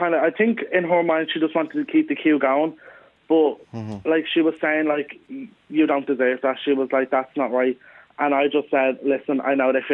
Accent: Swords, Leinster, Ireland; because I'm from Swords, so even just walk around Swords

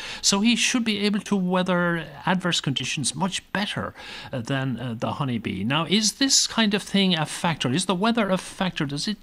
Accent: Ireland; Now, if I'm coming from Ireland, of course, you're very conscious of the weather.

